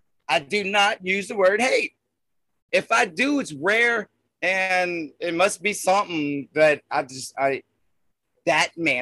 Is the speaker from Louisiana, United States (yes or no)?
yes; Louisiana, United States; The L is the shape of Louisiana representing. In either case, I'm Cajun from the Bayou.